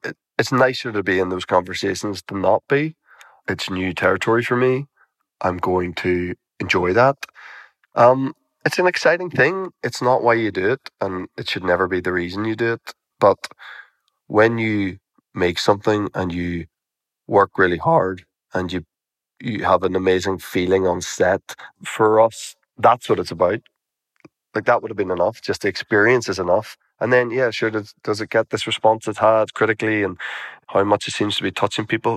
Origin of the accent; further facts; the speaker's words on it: Belfast, Northern Ireland, United Kingdom; I am a man from Belfast, and so was my father and his father and every father in the line of … before them are all from Belfast.